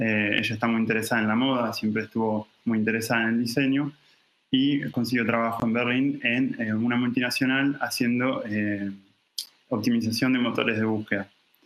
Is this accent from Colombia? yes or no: no; Argentina; argentino